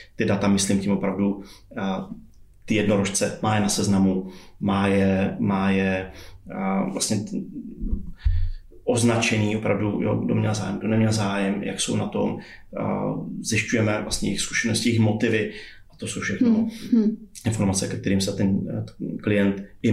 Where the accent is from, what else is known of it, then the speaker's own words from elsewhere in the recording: Brno, South Moravian Region, Czechia; S tím, že jsme vlastně Brňáci, posledních 10 let fungujeme v Brně